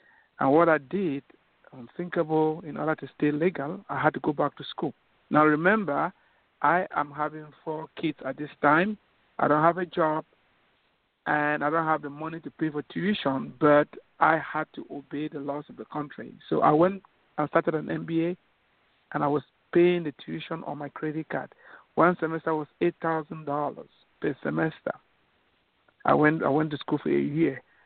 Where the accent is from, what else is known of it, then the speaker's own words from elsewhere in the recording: Cameroon; born there; Originally, I was born in Cameroon, that is in West Africa, and became a Christian at a very young age.